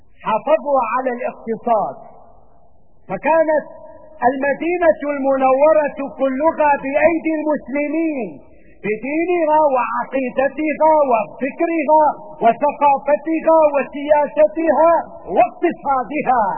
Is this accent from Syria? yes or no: yes; Syria; وما أحوجنا نحن كسوريين اليوم